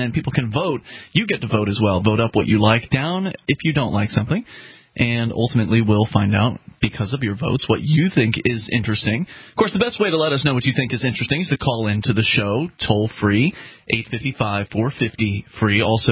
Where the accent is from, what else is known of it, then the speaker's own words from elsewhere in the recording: Florida, United States; We are three from the South, Alabama in your case, Daryl and Mark, you and I from Florida.